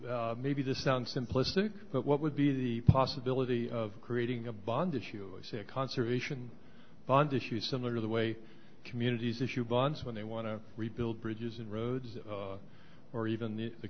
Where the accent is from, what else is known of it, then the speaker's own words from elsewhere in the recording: Boston, Massachusetts, United States; I'm a freelance from Boston, and I'm also a former seasonal ranger at several different parks.